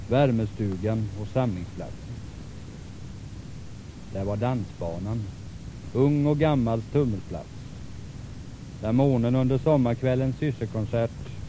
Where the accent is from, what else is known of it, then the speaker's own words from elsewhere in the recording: Näshult, Jönköping County, Sweden; I 30 år så låg mitt barndomshem här i prästgården i Näsot. Så länge var min far verksam här. Och så länge växte jag upp här i Näsot.